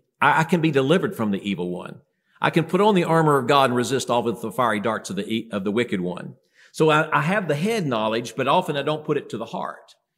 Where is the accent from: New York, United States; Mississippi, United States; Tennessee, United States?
Tennessee, United States; now in Minnesota, United States; I'm a Southern boy. I grew up in Tennessee, but I went north, and I love it up there.